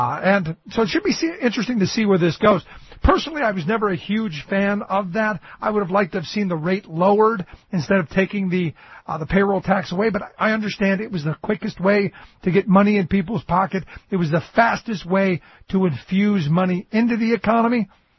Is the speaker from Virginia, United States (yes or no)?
no; Cleveland, Ohio, United States; I grew up in Cleveland.